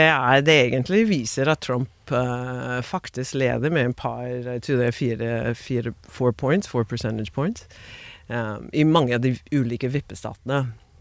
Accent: United States

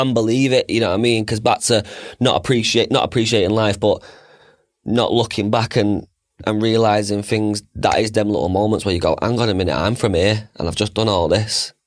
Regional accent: Northern England, United Kingdom; accent: northern English; From my dirty northern accent.

